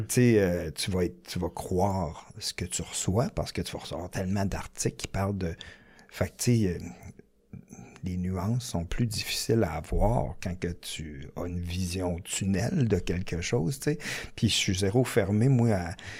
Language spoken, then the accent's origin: French; Warwick, Quebec, Canada; une lettre un moment donné à propos des éoliennes dans mon coin de pays à Warwick